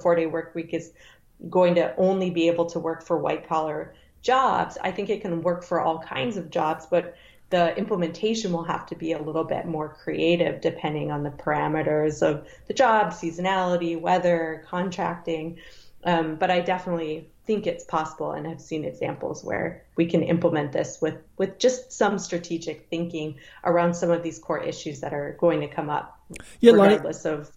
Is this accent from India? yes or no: no; Canada; now in United States; I'm Canadian